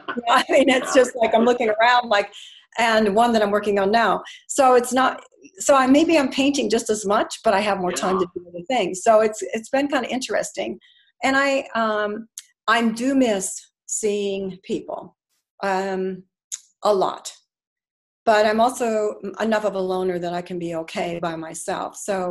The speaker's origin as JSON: {"language": "English", "region": "Minnesota", "country": "United States", "said": "I'm originally from Minnesota."}